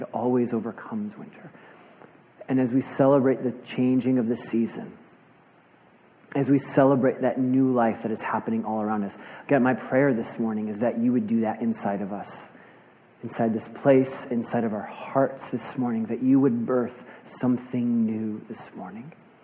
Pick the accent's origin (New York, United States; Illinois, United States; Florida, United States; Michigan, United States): Illinois, United States; Chicago; now in Portland, United States; I'm from Chicago. They dye a river green. I don't think they do that here, right?